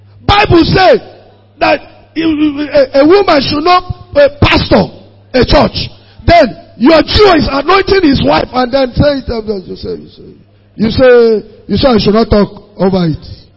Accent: Akwanga, Nasarawa, Nigeria; You are from Umuze. I'm from Akwanga.

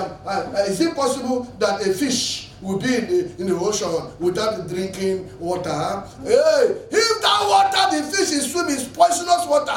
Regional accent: Akwanga, Nasarawa, Nigeria; Not me or me, you know me, I'm from Akwanga.

